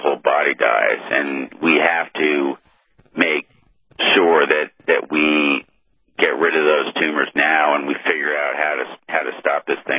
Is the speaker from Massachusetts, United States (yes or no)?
yes; Boston, Massachusetts, United States; like in Boston, my hometown up in Boston, at the at the marathon